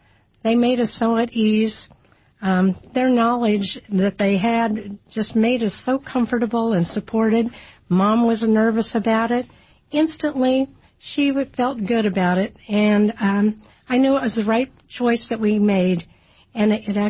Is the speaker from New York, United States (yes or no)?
no; Kansas City, Kansas, United States; also born or lived in South Dakota; Well, I was born in South Dakota. I grew up a poor kid in KCK. And I've lived my whole life in the Kansas City area.